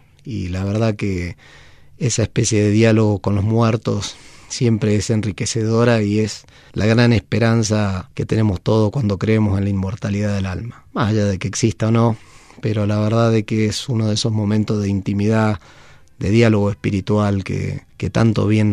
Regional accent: Mendoza, Argentina; now in United States; como buen mendocino, me siento muy identificado con esta parte de Nuevo México, porque el clima, la construcción, todo me recuerda a mi tierra natal.

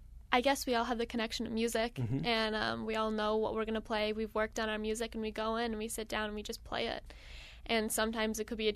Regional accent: Rochester, New York, United States; We've rehearsed three times now. We're all from Rochester.

